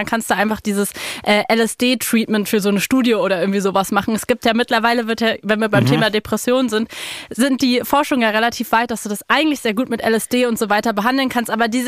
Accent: Berlin, Germany; ich bin in Kreuzberg aufgewachsen

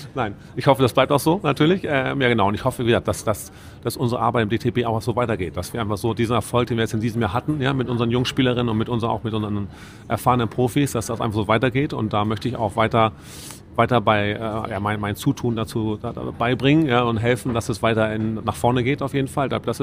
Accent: Hamburg, Germany; ich komme auch aus Hamburg.

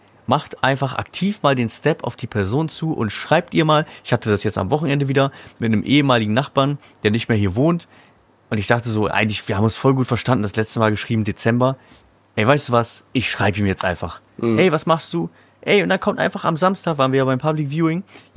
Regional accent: Lower Saxony, Germany; moved away; als ich in Berlin gewohnt habe, ich kannte halt niemanden, ich bin aus Niedersachsen nach Berlin gezogen

